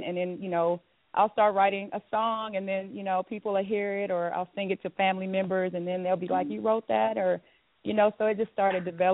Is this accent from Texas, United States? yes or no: yes; Dallas, Texas, United States; Yes, ma'am. I'm from Dallas, Texas.